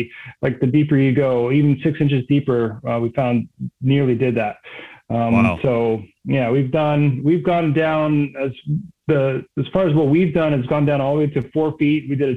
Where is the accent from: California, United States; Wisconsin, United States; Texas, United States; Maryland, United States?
Maryland, United States; So I grew up on the East Coast, just north of DC